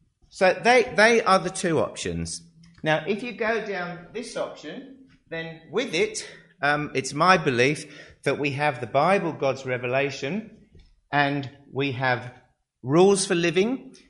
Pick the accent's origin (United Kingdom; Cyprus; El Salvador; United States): United Kingdom; England; now in Australia; I mean, I'm from England, you're from Persia.